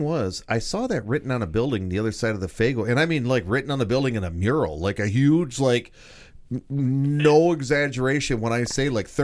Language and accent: English; Flint, Michigan, United States; I know we're not in Detroit, and I'm born and raised in Flint, so there's all that.